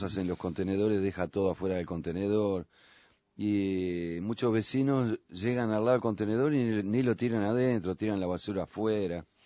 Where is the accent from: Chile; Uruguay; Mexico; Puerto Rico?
Uruguay; Montevideo; todo eso porque somos todos montevideanos